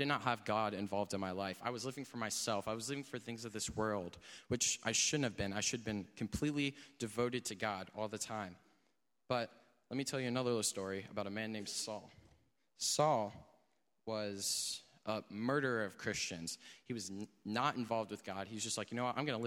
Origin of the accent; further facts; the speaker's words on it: Columbus, Ohio, United States; I'm from Columbus, Ohio